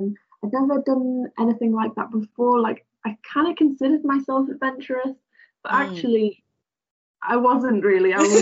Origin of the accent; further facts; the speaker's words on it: Isle of Man; So, as I've mentioned, I grew up in the Isle of Man. We're a really small island.